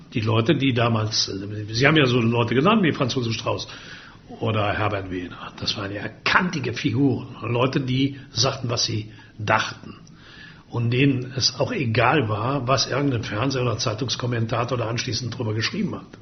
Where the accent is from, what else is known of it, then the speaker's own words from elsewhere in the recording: Würselen, North Rhine-Westphalia, Germany; in meiner Heimatstadt in Würselen.